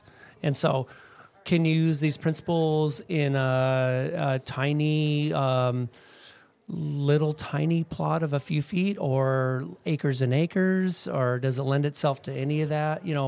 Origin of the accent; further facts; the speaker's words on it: Anacortes, Washington, United States; I grew up there. I'm born and raised in Skagit County in Anacortes, Washington, just up the road up there.